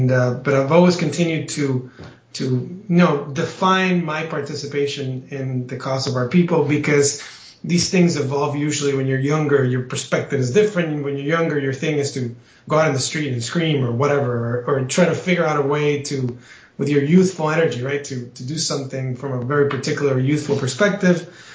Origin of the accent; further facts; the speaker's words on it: Spain; also born or lived in South America / Central America / United States; I was born and raised in Europe, primarily Spain. I have lived throughout South America, Central America, and the United States.